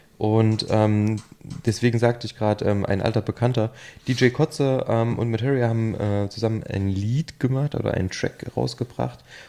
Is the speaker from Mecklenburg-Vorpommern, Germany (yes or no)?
no; Thuringia, Germany; ich bin ja ursprünglich aus Thüringen